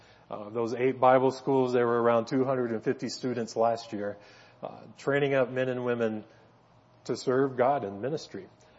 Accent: Tennessee, United States; I grew up in East Tennessee, went to visit my sister who lived in Alabama for spring break one year.

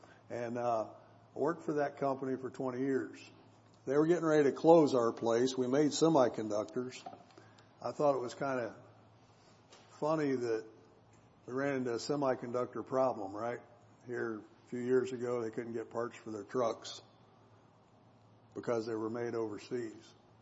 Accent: Ohio, United States; I just said that word, and I'm from Ohio. You don't say that word in Ohio.

